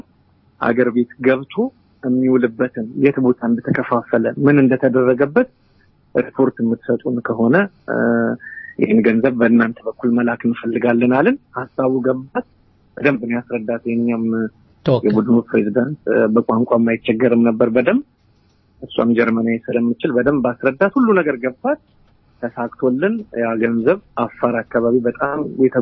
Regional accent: Addis Ababa, Ethiopia; moved away; እኔ ለምሳሌ አሁን ቂርቆስ አካባቢ ነው ተወልጄ የሚያደኩት የቂርቆስ ሰፈር ልጅ ነኝ እና በአካባቢ ብዙ አይነት ችግሮችን አይቼ ነው ያደኩት

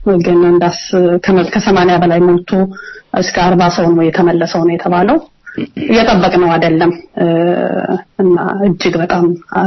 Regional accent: Addis Ababa, Ethiopia; አዎ። እና ያ ነው የኔ በጣም አዲስ አበባ ለኔ በጣም ልዩ ናት። ተወልጄ ያደግኩባት ከተማ ናት።

